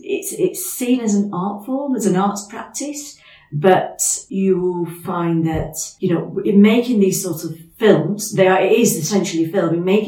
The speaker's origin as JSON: {"language": "English", "town": "Blackburn", "region": "North West England", "country": "United Kingdom", "tie": "born or raised there", "said": "So I'm from Blackburn and I grew up in Blackburn. I don't want to give away my age now, but I grew up in Blackburn in the 70s and through to the 80s."}